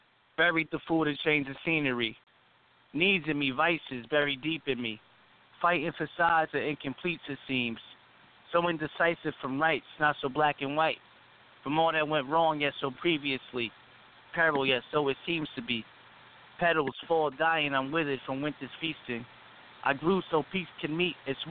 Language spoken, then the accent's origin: English; New York, United States; now in Connecticut, United States; I live in CT, but I'm from New York.